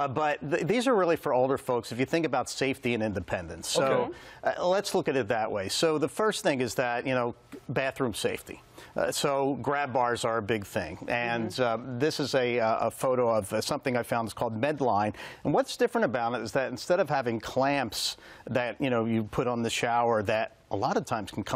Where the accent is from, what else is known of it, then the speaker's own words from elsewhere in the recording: Philadelphia, Pennsylvania, United States; So I grew up in South Philadelphia. I'm Italian.